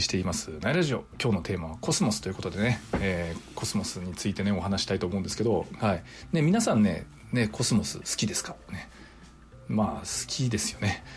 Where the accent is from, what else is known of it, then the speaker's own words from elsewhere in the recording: Nagasaki, Japan; 有明海の向こうにね、島原半島ね、私のふるさと島原半島が見えるわけなんですよ